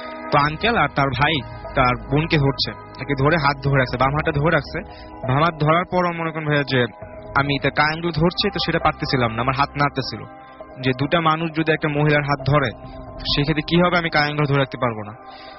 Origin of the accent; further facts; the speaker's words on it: Tongi, Dhaka Division, Bangladesh; আমি টঙ্গী থেকে।